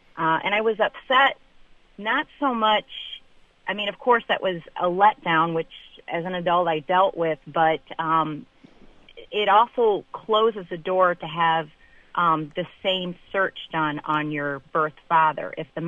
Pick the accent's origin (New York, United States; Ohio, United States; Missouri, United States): Missouri, United States; Kansas City; born there; I was born in 1967 in Kansas City, Missouri, and so I will have my 40th birthday in a couple of weeks.